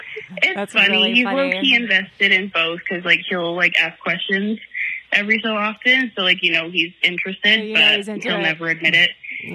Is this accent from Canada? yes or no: yes; Oshawa, Ontario, Canada; I'm going to keep it real. I'm from Oshawa.